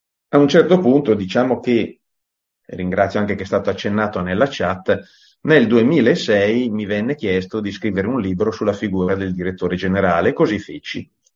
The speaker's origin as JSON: {"language": "Italian", "town": "Milan", "region": "Lombardy", "country": "Italy", "said": "da buon milanese con ascendenti calvinisti"}